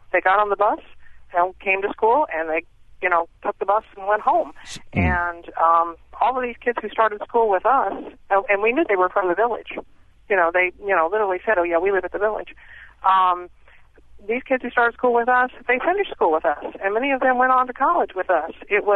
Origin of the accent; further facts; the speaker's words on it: Ohio, United States; I did not grow up in Hampton Roads, Virginia. I grew up in Central Ohio, and Central Ohio, the state of Ohio, had created a village for children who came from violent homes